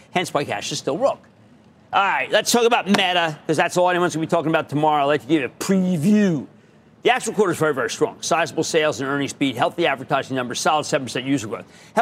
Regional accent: New Jersey, United States; Let's go to Arthur, my home state of New Jersey.

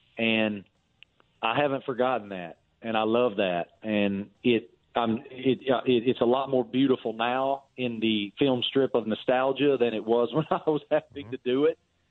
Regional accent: Appalachia, United States; And I'm from Appalachia, man. I'm nowhere close to Ohio.

